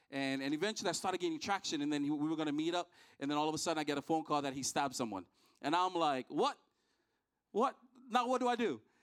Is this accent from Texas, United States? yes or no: no; Hawaii, United States; also born or lived in Fiji; now in Swansea, United Kingdom; I'm originally from Fiji. Grew up in Hawaii, and now I'm in Swansea, Wales.